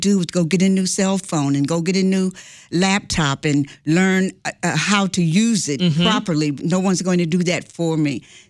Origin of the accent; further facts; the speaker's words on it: Chicago, Illinois, United States; I grew up in Chicago and I grew up in a housing project.